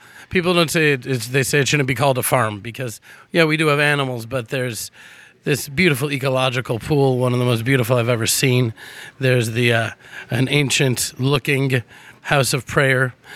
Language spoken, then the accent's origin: English; Texas, United States; moved away as an adult; now in Israel; I was born in Texas, fourth generation Texan. And right after high school, came to Israel for what was supposed to be just a few months.